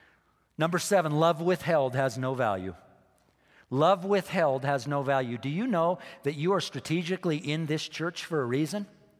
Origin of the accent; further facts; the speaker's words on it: California, United States; I grew up in Southern California and real fruit in California tastes good. When I came to Colorado, I was disappointed